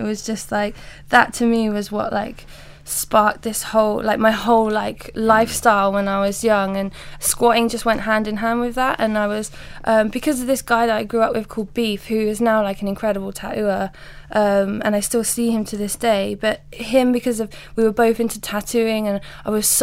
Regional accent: Tooting, London, United Kingdom; accent: London; because I've grown up in like Tooting as well, so I've got like bits of, and I've lived in London for so long now, I've got bits of a London accent

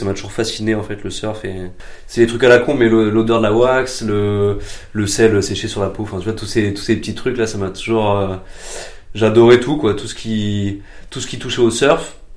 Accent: La Rochelle, Nouvelle-Aquitaine, France; j'ai grandi à La Rochelle, donc si tu veux, c'est quand même. C'est quand même un environnement nautique, tu vois.

